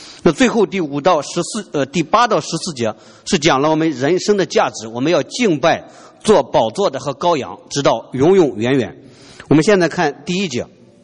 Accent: China; 所以说人类历史上三个最伟大的文化，我们中国人是其中一个的，我们是从右到左，又是从上到下

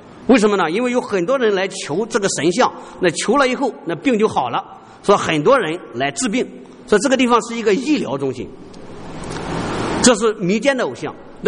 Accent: China; 所以用我们中国人的话讲，就是我们中国人往往讨论是知易行难还是知难行易

